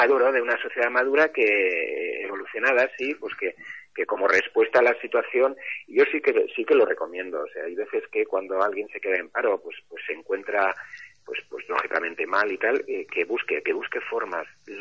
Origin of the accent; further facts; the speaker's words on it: Pamplona, Navarre, Spain; moved away; yo soy de Pamplona. Cuando llegué aquí me encontré con una situación en la que para formarte en lo que tuvieras que formarte tenías que hacer mínimo 100 kilómetros.